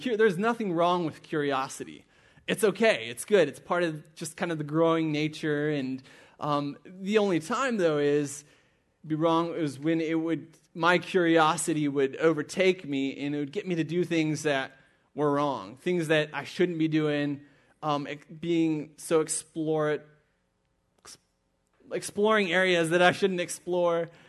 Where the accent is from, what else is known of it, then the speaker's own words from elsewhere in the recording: Germany; I grew up in Germany, a little cow town. And so in our little town, it was just 800 people in our town, so pretty small, lots of farmers, predominantly farmers